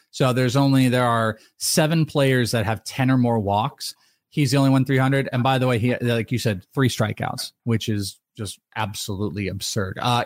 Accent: California, United States; I'm from California.

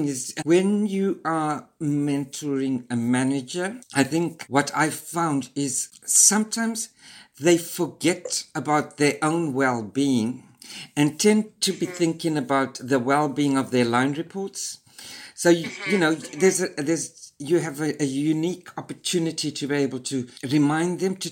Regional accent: Zimbabwe; because I'm originally from Zimbabwe, and we have turns of phrases

